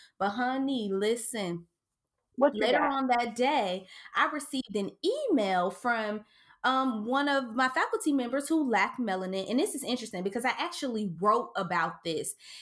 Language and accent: English; Cincinnati, Ohio, United States; I'm from Cincinnati, and I grew up in Wind Terrace.